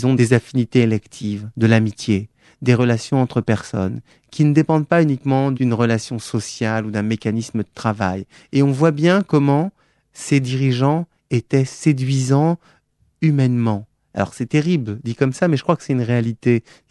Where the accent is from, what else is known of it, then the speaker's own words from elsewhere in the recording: France; je ne suis pas allemand, je suis français.